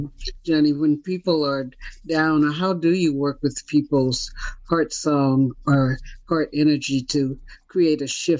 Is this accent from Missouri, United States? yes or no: yes; Kansas City, Missouri, United States; You know, the songs make me think of growing up in Kansas City.